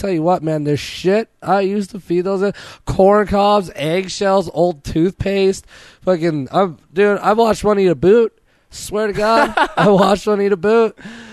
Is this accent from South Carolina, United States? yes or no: no; Tucson, Arizona, United States; born there; I was born in Tucson back in the 80s